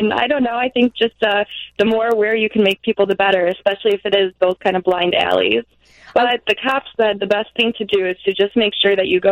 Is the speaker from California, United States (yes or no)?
no; Long Grove, Illinois, United States; now in Chicago, United States; I grew up in the northwest suburbs, so I'm from Long Grove, but I live on the north side now.